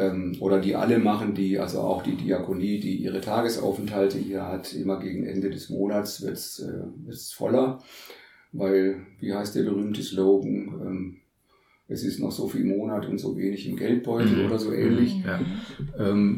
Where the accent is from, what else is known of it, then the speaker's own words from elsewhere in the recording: Stuttgart, Baden-Württemberg, Germany; Die Idee ist 1995 in Stuttgart geboren worden, in meiner Heimatstadt nebenbei.